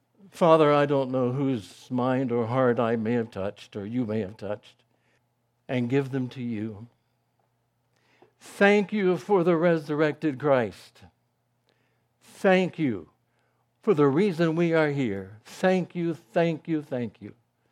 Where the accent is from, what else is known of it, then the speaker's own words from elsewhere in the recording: Rockingham, North Carolina, United States; I was one of only three organists in my hometown of Rockingham.